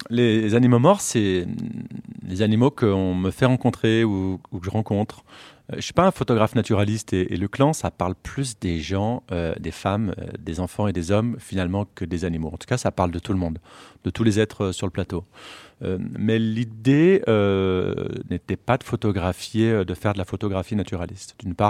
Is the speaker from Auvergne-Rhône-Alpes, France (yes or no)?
yes; Auvergne-Rhône-Alpes, France; Écoute, moi je suis alpin, je suis savoyard